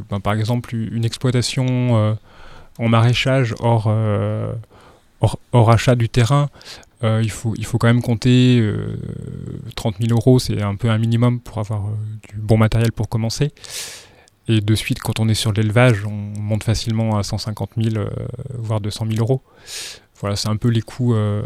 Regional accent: Vienne, Auvergne-Rhône-Alpes, France; Je suis originaire de Vienne, donc en dessous de Lyon. Mais effectivement, c'est le paysage qui m'a amené ici. Je suis venu une première fois faire du tourisme. Et après, dans mes choix d'installation, c'était, je ciblais particulièrement le Diois

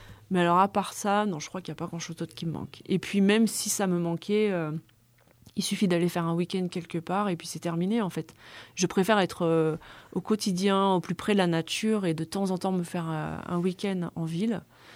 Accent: Auvergne-Rhône-Alpes, France; moved away as an adult; moi, je suis née dans la Drôme, donc ouais. je suis vraiment de la campagne. Je suis née dans un petit village de 1000 habitants, donc je connais bien, j'y ai vécu 18 ans.

